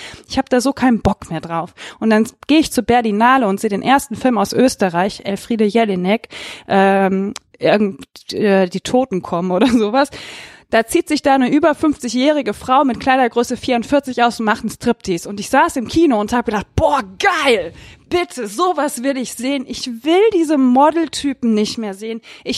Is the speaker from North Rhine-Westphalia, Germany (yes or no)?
yes; Remscheid, North Rhine-Westphalia, Germany; Ich komme aus Remscheid.